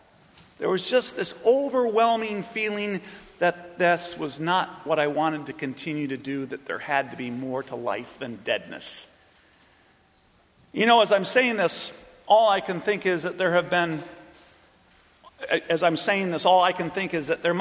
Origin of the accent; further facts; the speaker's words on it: Jacksonville, Illinois, United States; also born or lived in Crosby, Minnesota, United States; growing up in Jacksonville, Illinois, and Crosby, Minnesota.